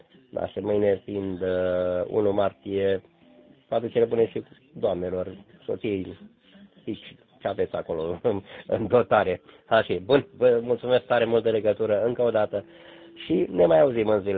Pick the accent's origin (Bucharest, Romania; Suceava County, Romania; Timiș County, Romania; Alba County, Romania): Suceava County, Romania; Gura Humorului; born there; eu nu sunt oltean. Sunt din partea Austro-Ungariei, cum ar veni așa, sunt născut la orașul Gura Humorului, lângă Batra Dornei.